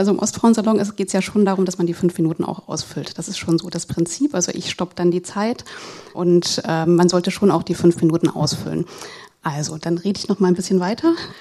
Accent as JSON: {"language": "German", "town": "Halle", "region": "Saxony-Anhalt", "country": "Germany", "tie": "born or raised there", "said": "ich bin auf jeden Fall eine Ostfrau. Also ich bin 1976 in Halle-Saale geboren. Bin da auch zum Teil aufgewachsen, bin auch noch woanders in anderen Orten aufgewachsen, aber habe auf jeden Fall meine Kindheit im Osten verbracht, meine Jugend im Osten verbracht, habe dann auch noch im Ausland gelebt"}